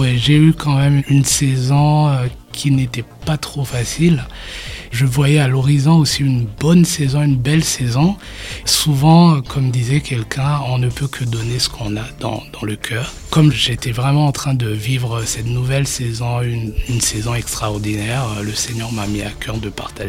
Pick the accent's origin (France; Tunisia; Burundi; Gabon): Burundi; first language Kirundi; j'avais déjà fait deux albums dans ma langue natale, le Kirundi.